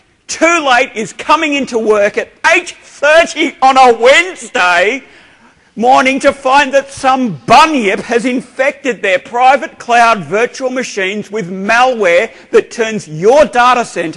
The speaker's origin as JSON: {"language": "English", "country": "Australia", "said": "I'm from Australia"}